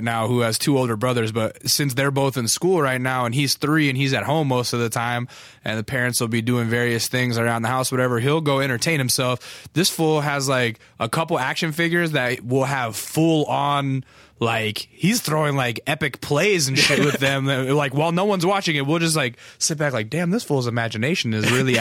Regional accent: Alaska, United States; accent: Southern; also born or lived in Texas; I was born in Texas because of the Air Force, and then we moved to Alaska because of the Air Force. And so when I moved to Alaska, I was like about five, and I had a thick, like Southern accent

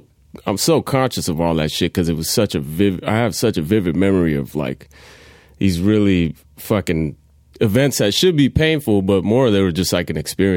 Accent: San Jose, California, United States; born there; San Jose.

